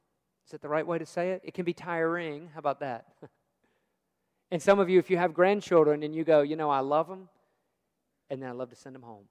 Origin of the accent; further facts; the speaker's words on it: Lynchburg, Virginia, United States; Growing up in Lynchburg, Virginia